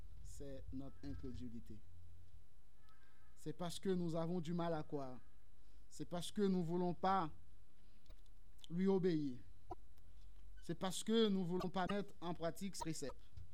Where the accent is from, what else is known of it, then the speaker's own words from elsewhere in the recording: Haiti; quand j'étais un peu plus jeune, chez moi en Haïti, le matin, on faisait une sorte de tournée pour prier dans les quartiers.